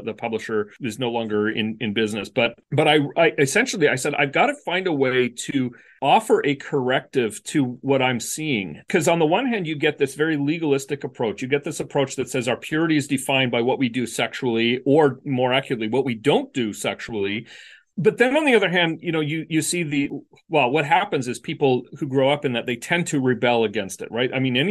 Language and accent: English; Canada; also born or lived in West Michigan, United States; I don't know that it made it up to where I grew up in Canada quite as much as it did in West Michigan, where I went to school.